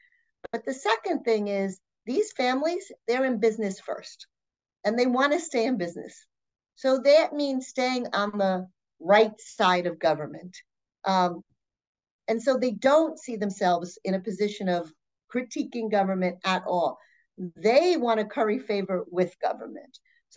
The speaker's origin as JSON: {"language": "English", "region": "New York", "country": "United States", "said": "anybody hearing me and looking at me would know that I'm not from Asia, and I definitely am from New York, and you can hear the accent."}